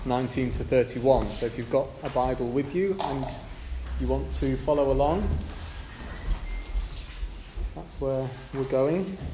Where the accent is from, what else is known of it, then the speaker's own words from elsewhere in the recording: Robin Hood's Bay, Yorkshire and the Humber, United Kingdom; I grew up in Robin Hood's Bay, and I remember being warned about the danger of the tides from a young age